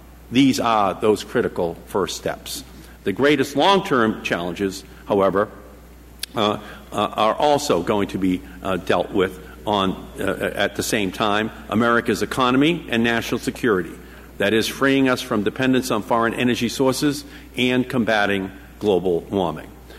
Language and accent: English; Massachusetts, United States; In my home state of Massachusetts, clean tech is already the 10th largest industry